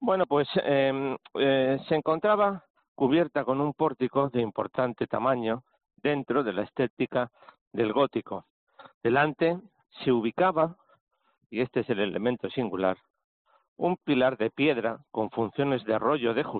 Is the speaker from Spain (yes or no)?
yes; Valladolid, Castile and León, Spain; aunque yo soy de Valladolid